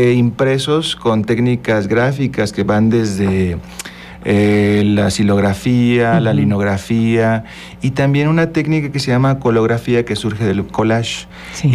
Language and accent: Spanish; Guerrero, Mexico; also born or lived in Sonora; Pues yo nací en Sonora, pero tuve la fortuna de criarme en Guerrero.